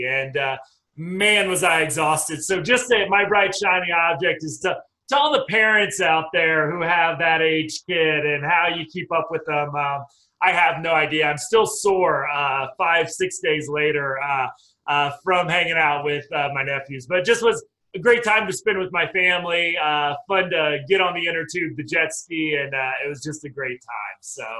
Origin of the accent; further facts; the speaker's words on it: Midwest, United States; I'm just happy we don't have all the mosquitoes that I grew up with in the Midwest.